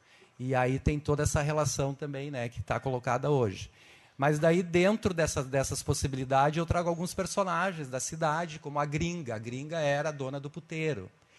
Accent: Nonoai, Rio Grande do Sul, Brazil; now in Porto Alegre, Brazil; eu sou de Nonoai, uma cidade do norte do estado, uma cidade pequena, na divisa lá com Santa Catarina, atravessa o Rio Uruguai, daí em Chapecó, Santa Catarina. E eu nasci lá

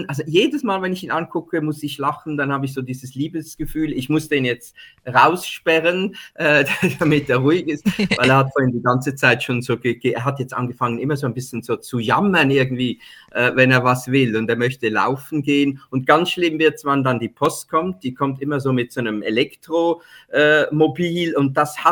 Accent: Switzerland; Wir haben so ein lustiges Wort, was ich selber als Schweizer auch immer so niedlich finde.

